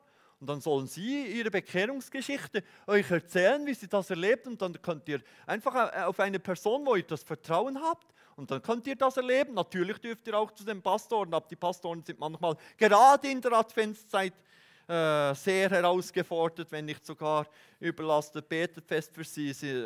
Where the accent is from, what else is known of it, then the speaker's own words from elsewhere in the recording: Bern, Switzerland; Ich bin ja Berner.